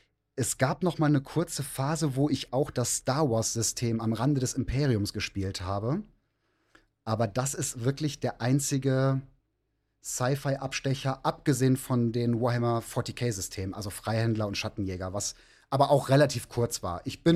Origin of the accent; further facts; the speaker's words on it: Rhineland, Germany; ich bin 40 Jahre alt, ich komme aus dem Rheinland